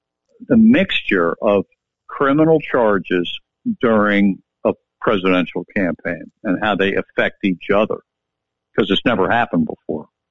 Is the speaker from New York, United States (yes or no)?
yes; New York, United States; Larry, let me just say, I'm from New York, as you know.